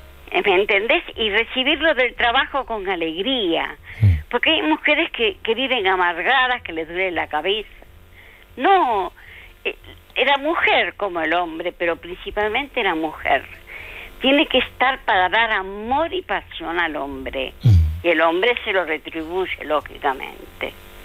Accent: Argentina; Soy argentina, ¿eh?

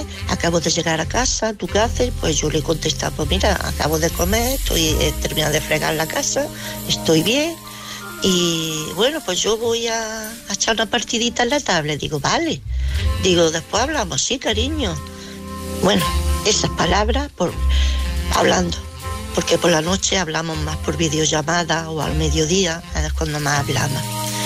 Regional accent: Jaén, Andalusia, Spain; Él vive en Madrid, yo soy de Jaén.

